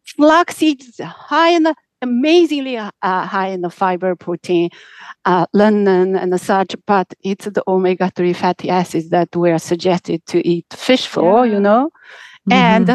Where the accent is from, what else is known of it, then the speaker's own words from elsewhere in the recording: Rebkong, Qinghai, China; Amdo is known, the region Amdo is known for the bread, but it comes from my hometown, Rikong. It's famous for bread, a humongous bread we make especially for Loser, which is a new year.